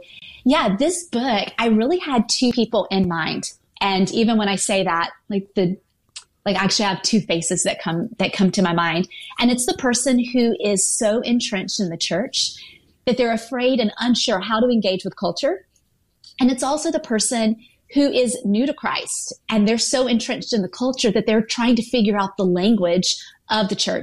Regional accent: the South, United States; now in San Francisco, United States; And my roots are in the South. So I grew up in the Bible Belt. I grew up as a pastor's kid.

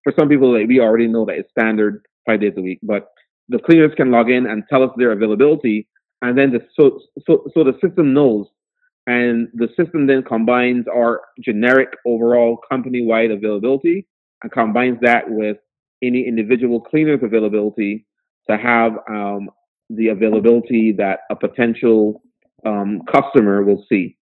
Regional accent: Barbados; I was born and raised in Barbados.

